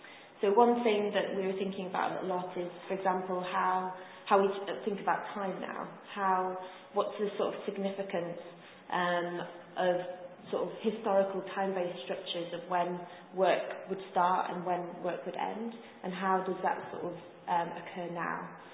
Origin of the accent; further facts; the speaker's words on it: Halifax, Yorkshire and the Humber, United Kingdom; now in Stockholm, Sweden; Now I currently live in Stockholm, but I think it's important to say I'm also from Halifax